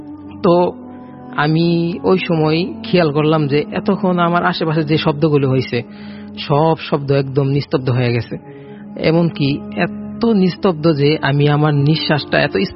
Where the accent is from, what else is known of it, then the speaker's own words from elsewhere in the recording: Raipura, Dhaka Division, Bangladesh; আমি নরসিংদী জেলার রায়পুরা থেকে আসছি। … আমি একজন মাদ্রাসার স্টুডেন্ট।